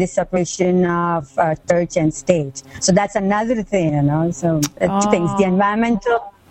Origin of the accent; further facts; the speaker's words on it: Minnesota, United States; I'm from Minnesota, and I have never heard anything from Tim Pawlenty that I have not liked.